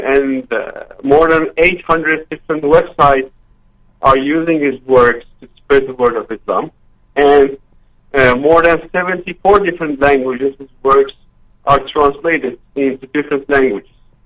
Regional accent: Istanbul, Turkey; I'm from Istanbul, Turkey

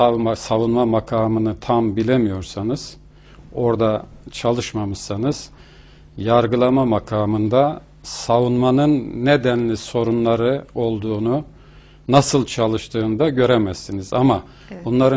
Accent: Reşadiye, Tokat, Turkey; Ben Tokat'ın Reşadiye ilçesinde doğdum. Ortaokulu Reşadiye'de tamamladım.

